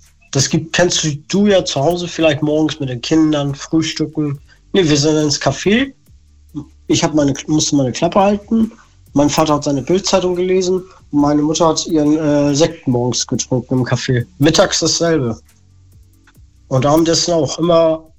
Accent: Hamburg, Germany; Meine ich komme aus Norden, aus Hamburg.

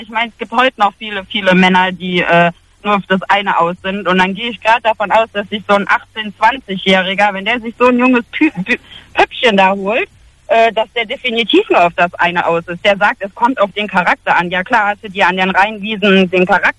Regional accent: Koblenz, Rhineland-Palatinate, Germany; Ich bin 24 und komme aus Koblenz.

